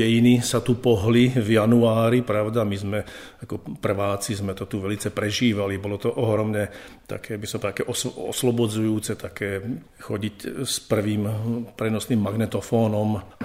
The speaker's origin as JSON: {"language": "Slovak", "region": "western Slovakia", "country": "Slovakia", "said": "pretože sme zo západného Slovenska"}